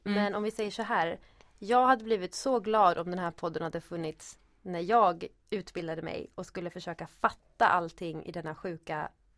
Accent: Uppsala, Uppsala County, Sweden; Jag kommer från Uppsala och jag är musikalartist.

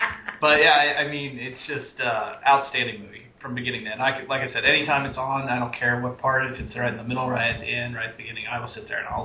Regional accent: Cincinnati, Ohio, United States; we're from the Cincinnati area and the Cincinnati market

